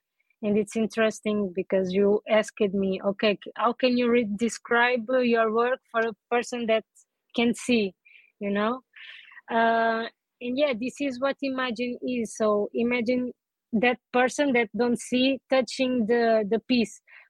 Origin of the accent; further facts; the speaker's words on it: Albufeira, Algarve, Portugal; In 2020, I come back to my hometown, to Albufeira, where I'm living now and working.